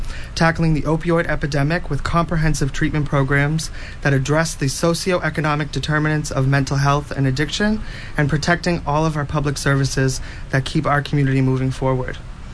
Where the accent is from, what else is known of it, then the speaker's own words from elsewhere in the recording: Whitman, Massachusetts, United States; I grew up in Whitman in a low-income family that was faced with the challenges of addiction and financial hardship.